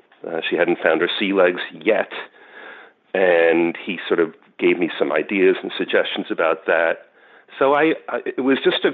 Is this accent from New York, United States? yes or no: yes; New York, United States; and I'm from New York where there's a lot of good chop houses.